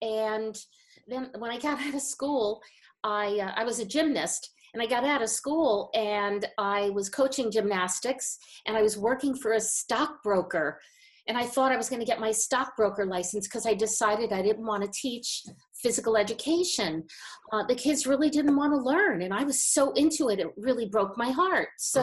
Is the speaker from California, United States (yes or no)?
no; New Jersey, United States; I grew up in New Jersey.